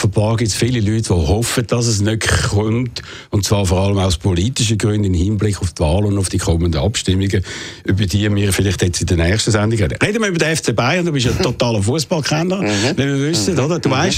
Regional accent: Switzerland; wenn wir als Schweizer im Ausland sind

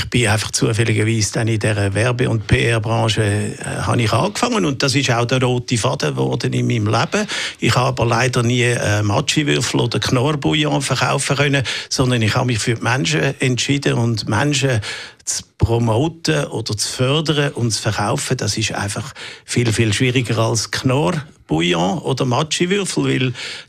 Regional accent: Zurich, Switzerland; Aber ich bin in Zürich aufgewachsen

